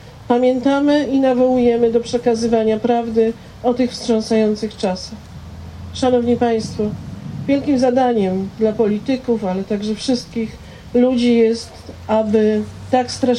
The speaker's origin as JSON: {"language": "Polish", "region": "Lesser Poland", "country": "Poland", "said": "To byli nasi dziadkowie, nasi krewni, nasi znajomi. Ja też jestem stąd"}